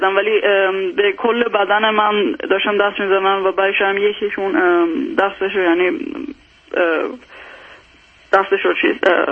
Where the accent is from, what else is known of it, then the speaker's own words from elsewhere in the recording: Iran; now in Sweden; من وقتی که از ایران اومدم سوئد،